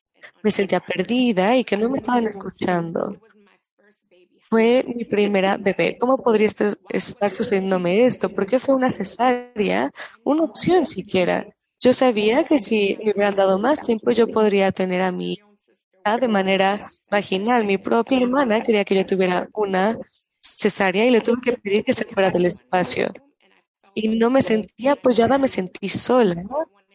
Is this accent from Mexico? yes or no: no; Boston, Massachusetts, United States; Yo nací y crecí en Boston